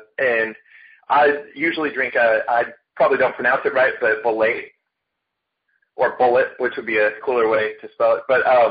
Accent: Bend, Oregon, United States; it is from a brewery that's out of my hometown, which is Bend, Oregon, which is known more for Deschutes Brewery and Bend Brewing Company.

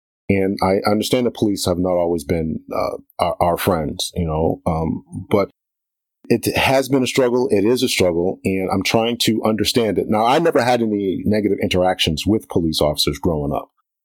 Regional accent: Waterbury, Connecticut, United States; I joined in 1995, and growing up, I grew up in Waterbury, Connecticut. Fairly.

